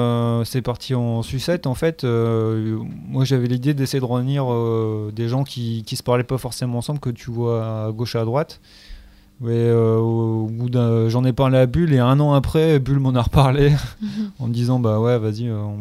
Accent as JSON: {"language": "French", "town": "Arras", "region": "Hauts-de-France", "country": "France", "tie": "born or raised there", "said": "je suis né à Arras, quoi. Donc, toute ma jeunesse, mon adolescence, je l'ai passé à essayer de chercher des endroits cool aussi dans la ville, quoi."}